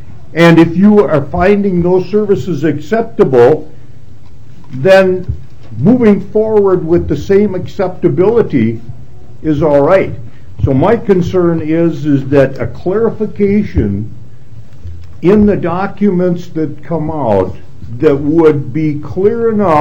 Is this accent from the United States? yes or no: yes; Forest Lake, Minnesota, United States; I'm from Forest Lake.